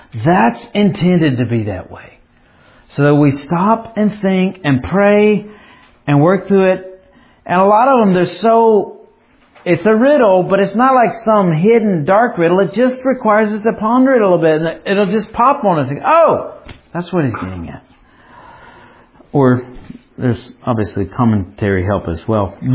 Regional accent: Alabama, United States; I grew up in Alabama in the more rural components

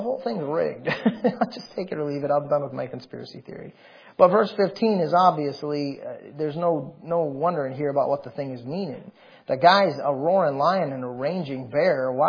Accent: United States; And I'm an American. I love my country.

